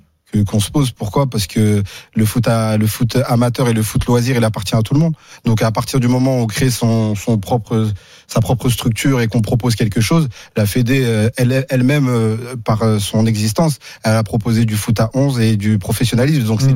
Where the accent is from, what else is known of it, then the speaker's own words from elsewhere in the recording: Île-de-France, France; comme on vient de l'Île-de-France, on a démarré par Paris